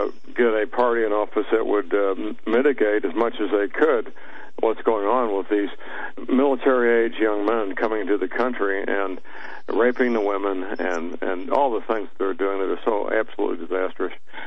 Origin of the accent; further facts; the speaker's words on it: St. Louis, Missouri, United States; I live in my hometown, St. Louis, and that's where Boeing is, and you can't live in St. Louis and not know people associated with Boeing aircraft.